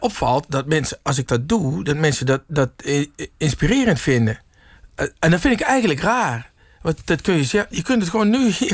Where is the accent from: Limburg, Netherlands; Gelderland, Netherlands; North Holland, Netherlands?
Limburg, Netherlands; Ik kom uit Limburg.